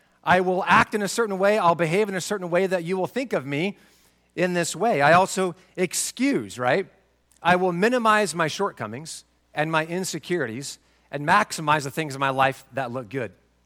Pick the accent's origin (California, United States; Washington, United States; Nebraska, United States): Washington, United States; Spokane; So growing up in Spokane, Washington, as a young guy, I loved basketball.